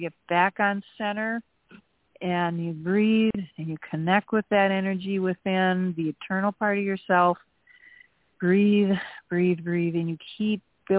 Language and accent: English; Wisconsin, United States; I grew up in Wisconsin where we had the big variations in the weather.